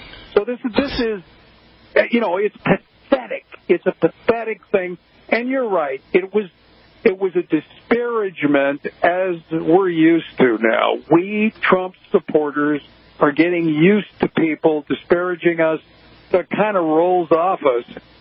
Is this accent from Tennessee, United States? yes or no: no; Chicago, Illinois, United States; And this is my hometown of Chicago.